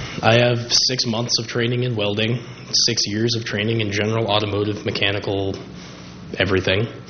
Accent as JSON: {"language": "English", "town": "Los Osos", "region": "California", "country": "United States", "tie": "born or raised there", "also_born_or_lived": "San Luis Obispo", "said": "I'm 19 years old. I was born in San Luis Obispo and lived my entire life in the same house on Tapadero Avenue in Los Osos, almost 20 years of it."}